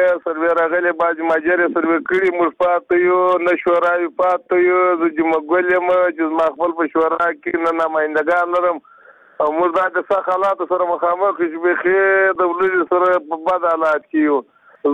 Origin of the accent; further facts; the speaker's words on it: Badghis, Afghanistan; now in Herat, Afghanistan; د بادغیس ولایت یم. وسلاله په هرات کښې یم. دا دوه کاله کېږي د کورخ په ولسوالۍ کښې یم.